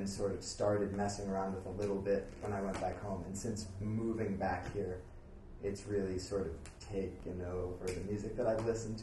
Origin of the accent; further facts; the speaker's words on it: Cape Elizabeth, Maine, United States; I'm from Cape Elizabeth, Maine, which is in the United States. It's a small town of like 8,000 people. It's really small.